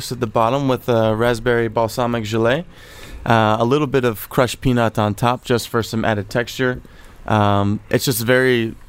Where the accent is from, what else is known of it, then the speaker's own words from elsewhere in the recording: Chicago, Illinois, United States; growing up in Chicago, we ate a lot of very hearty foods, and definitely a very staple in Chicago is sausage.